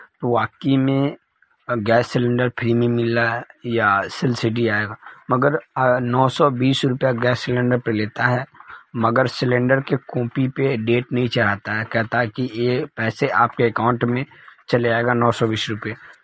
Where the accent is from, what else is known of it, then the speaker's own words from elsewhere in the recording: Bihar, India; बिहार से।